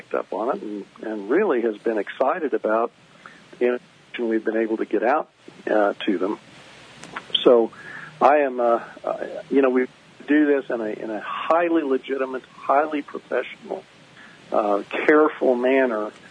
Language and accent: English; Kansas, United States; Well, you know, my home state of Kansas, and I've lived here all my life and practiced here, has not had medical marijuana